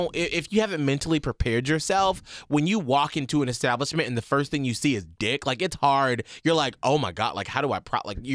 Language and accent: English; Atlanta, Georgia, United States; Well, this year, you're in my hometown, Atlanta, so I know where to go.